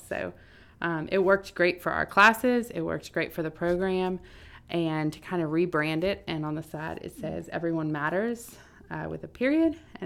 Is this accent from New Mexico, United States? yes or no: no; McMinnville, Oregon, United States; I am from Portland, Oregon area, McMinnville, Oregon, and we have lived in the Shoals for 5 years.